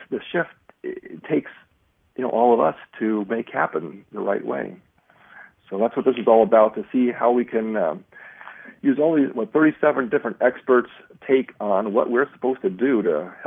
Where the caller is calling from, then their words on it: Montana, United States; We're in Montana.